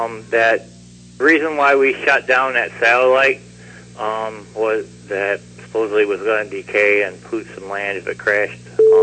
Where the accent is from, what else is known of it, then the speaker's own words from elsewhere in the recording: Ohio, United States; Hey, Kevin, it's … from Ohio.